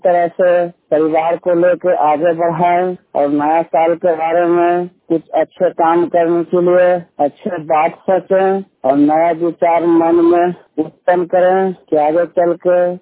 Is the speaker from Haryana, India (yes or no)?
no; Patna, Bihar, India; मैं 100% ब्लाइंड हूँ और मैं पटना से हूँ और 11th क्लास का छात्र हूँ।